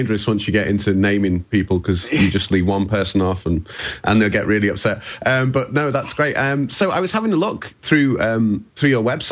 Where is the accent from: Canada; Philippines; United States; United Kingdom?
United Kingdom; England; obviously I'm English